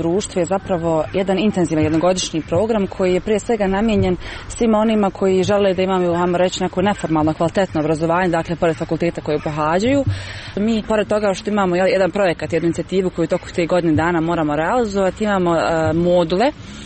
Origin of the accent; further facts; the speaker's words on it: Goražde, Federation of Bosnia and Herzegovina, Bosnia & Herzegovina; da li djeca kod nas u Bosni i Hercegovini, nema konkretno u Goraždu, imaju pravo na besplatne knjige od škole